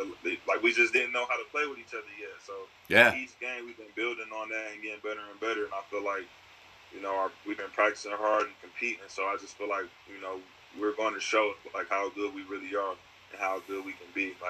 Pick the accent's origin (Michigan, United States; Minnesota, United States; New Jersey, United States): Michigan, United States; Detroit; But, you know, Detroit, I mean, that's my hometown.